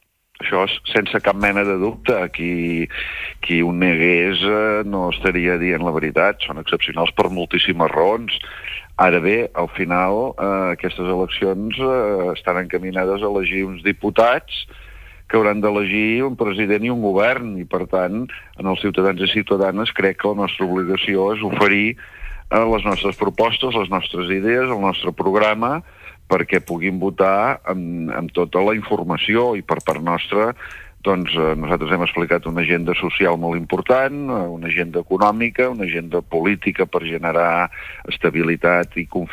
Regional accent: L'Escala, Catalonia, Spain; jo sóc de l'Escala

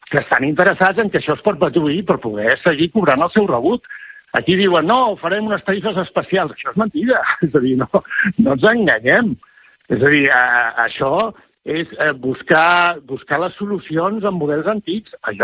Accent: Catalonia, Spain; com a empordanès, sí

